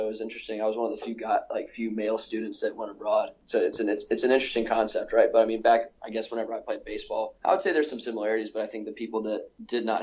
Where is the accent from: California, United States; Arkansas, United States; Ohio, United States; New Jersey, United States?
Arkansas, United States; now in Austin, United States; No, I'm actually from Arkansas